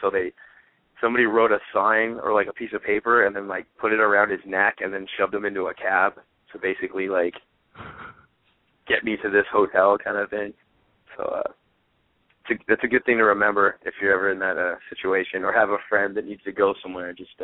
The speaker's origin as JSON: {"language": "English", "town": "San Diego", "region": "California", "country": "United States", "said": "like, I'm from San Diego, every time we played in San Diego, it's been in like the grossest like dive bar"}